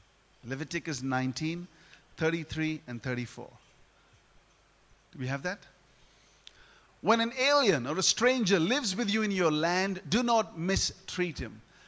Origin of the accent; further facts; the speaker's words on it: India; You know, and being an Indian, I would cook an Indian curry there and take it.